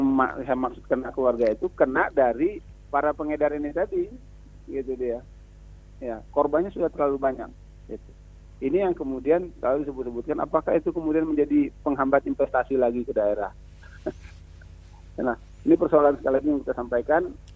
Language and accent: Indonesian; Aceh, Indonesia; di kampung saya ini ada proyek besar nih